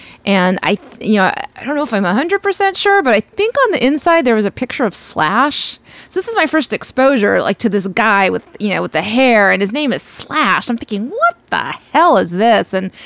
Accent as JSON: {"language": "English", "town": "Los Angeles", "region": "California", "country": "United States", "tie": "born or raised there", "said": "I grew up here in Los Angeles, and we had KNAC, which was, you know, the ultimate metal station."}